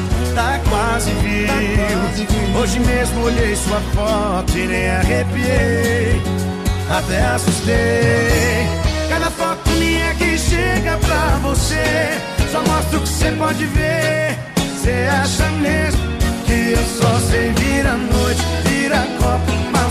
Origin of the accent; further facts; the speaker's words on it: São Paulo, Brazil; Eu sou de São Paulo.